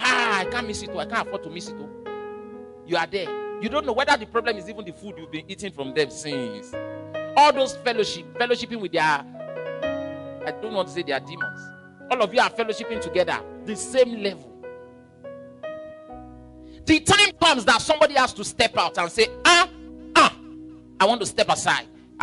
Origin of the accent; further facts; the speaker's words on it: Ondo, Nigeria; I am from Ondo. You cannot argue with me. I'm the son of the soil.